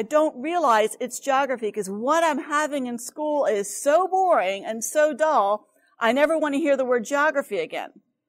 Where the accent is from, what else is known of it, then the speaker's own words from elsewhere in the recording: Florida, United States; Now, I grew up in Florida, so it's not that odd.